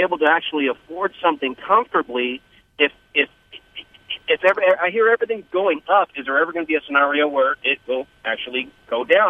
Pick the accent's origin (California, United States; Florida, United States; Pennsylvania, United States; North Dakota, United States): California, United States; now in Marina Del Rey, United States; We're originally from the San Gabriel Valley.